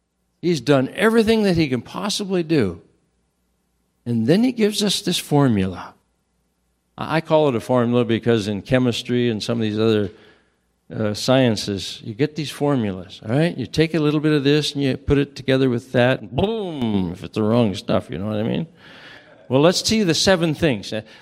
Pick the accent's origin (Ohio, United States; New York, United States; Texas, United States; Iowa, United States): Iowa, United States; Estherville; also born or lived in Seattle / Pittsburgh / Cokato; Came back to my hometown of Estherville and pastored there. Went out to Pittsburgh, Pennsylvania and pastored there. And went to Cokato, Minnesota and finished my ministry there 37 years altogether.